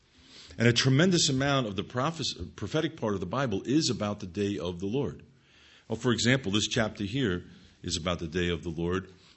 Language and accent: English; Ronkonkoma, New York, United States; accent: Long Island; now in Pennsylvania, United States; I call Ronkonkoma home, and I kid when I come back, I say I want to get my accent sharpened.